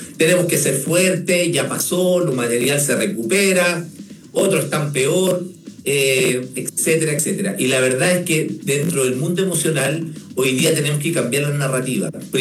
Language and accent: Spanish; Chile; como chilenos